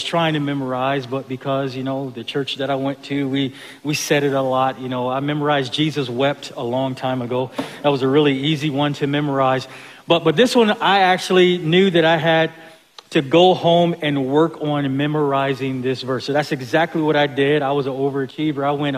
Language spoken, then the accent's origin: English; Buffalo, New York, United States; That's in Buffalo, New York, my hometown.